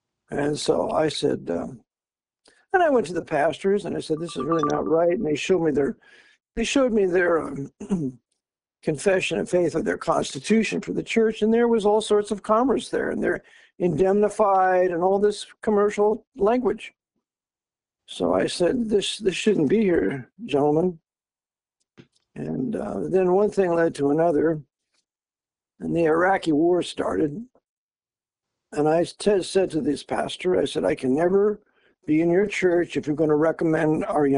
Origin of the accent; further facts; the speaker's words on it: Pinole, California, United States; also born or lived in Oakland, United States; Sure. I was born in California, 1953, in Oakland. I grew up in Pinole, went to high school at Pinole Valley High from 68 to 72.